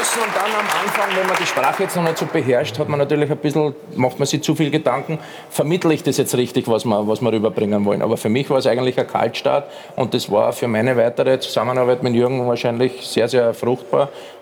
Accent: Austria; ich bin ein Österreicher

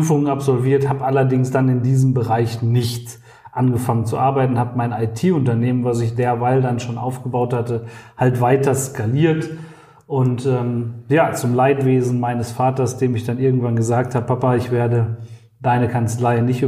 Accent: Goch, North Rhine-Westphalia, Germany; Ich bin mit 16 Jahren gestartet, bin am Niederrhein geboren in Goch, kennt fast keiner, ist so nahe der niederländischen Grenze.

